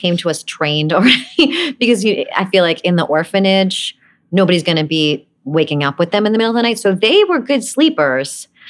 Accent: Brooklyn, New York, United States; also was I didn't really fit in Brooklyn. I always felt I didn't belong there. So I kind of made up my own accent by watching Beverly Hills 90210 probably.

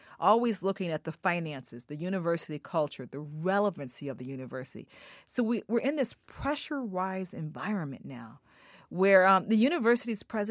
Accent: Philadelphia, Pennsylvania, United States; I grew up in Philadelphia, but spent most of my adult life in college towns

